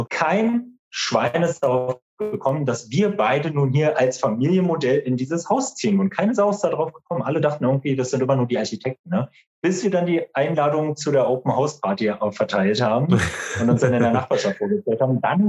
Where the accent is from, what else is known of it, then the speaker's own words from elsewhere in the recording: Berlin, Germany; moved away; Also wir sind ja beide aus Berlin, sind vor 7 Jahren erst in die Ecke gezogen